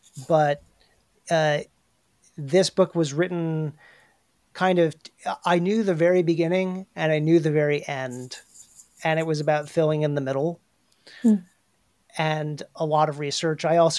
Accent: New England, United States; but I grew up in New England where a large percentage of people were surely convinced that they had some kind of indigenous ancestry

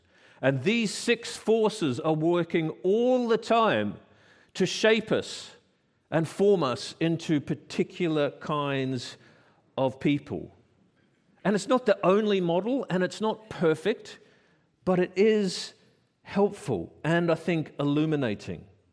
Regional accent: Australia; also born or lived in South Africa; now in United Kingdom; As an Australian man who has lived in Oz for a lot of my life, lived in South Africa for some of my life, and now lived in the UK for a lot of my life

